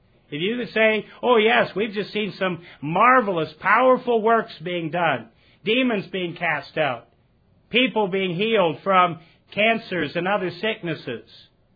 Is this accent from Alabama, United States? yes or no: yes; Alabama, United States; Now, I ran into somebody earlier who says they support LSU, and we're from Alabama